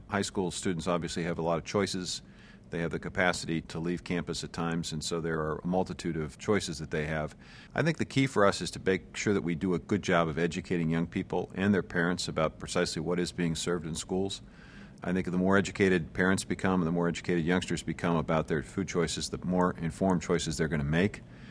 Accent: Iowa, United States; There's a program called NuVal, for example, that's being used in grocery stores in my home state of Iowa

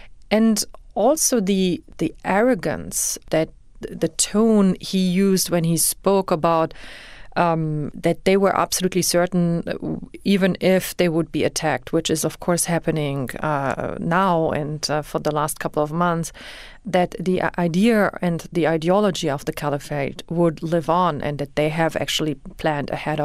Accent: Frankfurt, Hesse, Germany; we lived in a very nice neighborhood in Frankfurt, and we were to a certain we were actually the only family of a Muslim guest workers.

